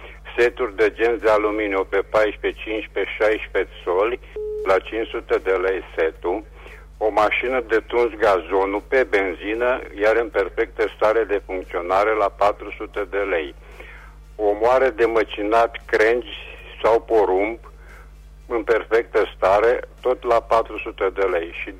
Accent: Reșița, Caraș-Severin, Romania; sunt din Reșița și revin și eu cu următoarele anunțuri.

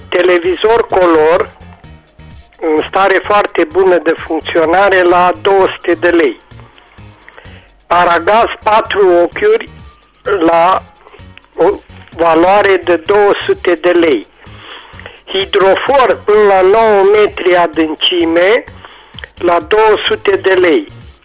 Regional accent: Sacu, Caraș-Severin, Romania; Sunt din Sacu, numărul 86

